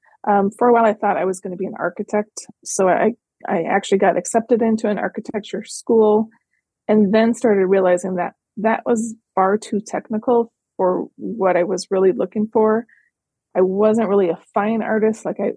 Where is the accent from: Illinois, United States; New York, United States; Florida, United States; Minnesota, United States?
Minnesota, United States; Yep, I'm born and raised in West Central Minnesota. So right now I'm in central Minnesota, pretty much right in the middle of the state.